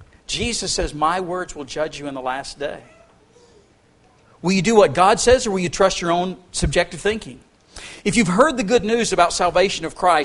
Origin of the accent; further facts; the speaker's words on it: West Virginia, United States; I mean, I grew up in West Virginia, you know.